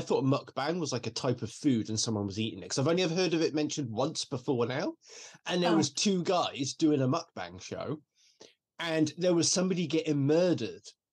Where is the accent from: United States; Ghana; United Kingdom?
United Kingdom; Well, I am British.